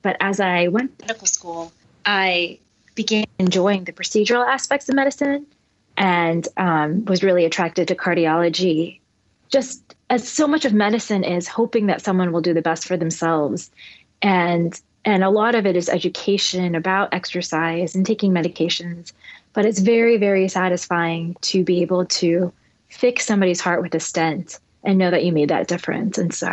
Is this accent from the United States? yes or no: yes; St. Louis, Missouri, United States; I'm a Midwest girl. I grew up in St. Louis.